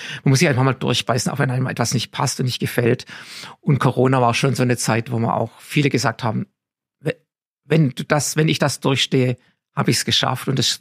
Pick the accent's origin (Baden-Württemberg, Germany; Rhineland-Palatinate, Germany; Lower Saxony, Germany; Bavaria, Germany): Baden-Württemberg, Germany; ich komme aus Baden-Württemberg, ich bin Württemberger, bin natürlich auch nicht unbedingt die rheinische Frohnatur.